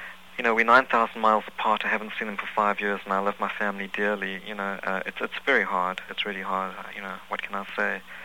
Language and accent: English; South Africa; In South Africa, we have two languages, official languages, and that's English and Afrikaans. I'm from an English background.